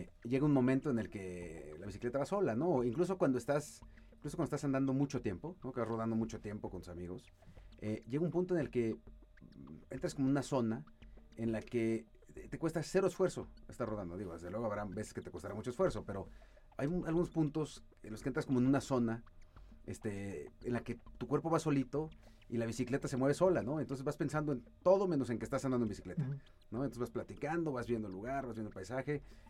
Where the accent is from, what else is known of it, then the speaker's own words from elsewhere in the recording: Querétaro, Mexico; also born or lived in Mexico City; Bueno, yo crecí en Querétaro, a partir de secundaria, luego me fui a México a vivir y luego ya he vivido en algunas otras partes hasta que llegué hoy acá a Querétaro.